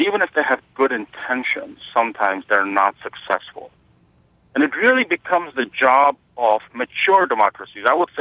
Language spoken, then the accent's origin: English; Sudan; I grew up in the Sudan. I was born there. My father was a university professor for 30 years.